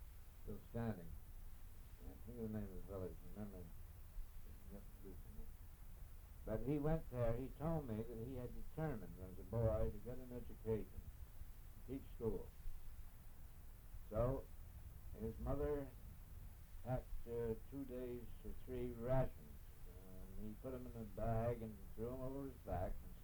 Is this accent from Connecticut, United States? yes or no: no; Tarrytown, New York, United States; I was born in Tarrytown, New York. Sleepy Hollow, and I attended Ichabod Crane School.